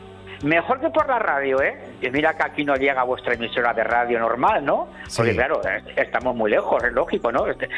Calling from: Villoruela, Castile and León, Spain; Y llamo concretamente desde un pueblo de Salamanca que se llama Villoruela

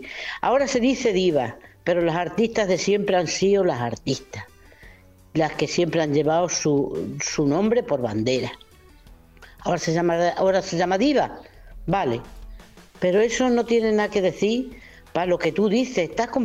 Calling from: Montijo, Extremadura, Spain; de Montijo, Badajoz.

